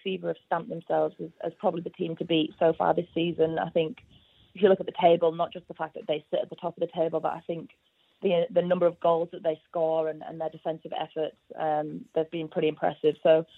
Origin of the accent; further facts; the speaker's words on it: England, United Kingdom; now in Sydney, Australia; Obviously, I'm from England.